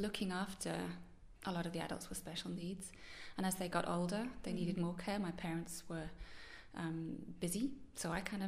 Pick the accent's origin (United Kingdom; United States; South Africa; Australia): United Kingdom; Yorkshire and the Humber; born there; I was born in North Yorkshire, in the wild, wild west. Well, actually the wild, wild north. Sorry, just below Scotland.